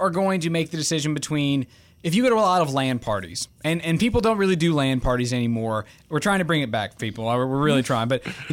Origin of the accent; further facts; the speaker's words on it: London, United Kingdom; accent: London; I think my French accent is just way better or way more... It was more available at the time to use instead of my, I guess, London accent, English accent.